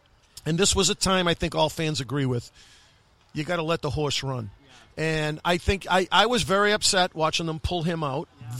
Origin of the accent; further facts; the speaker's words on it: Boston, Massachusetts, United States; I'm born and raised in Boston.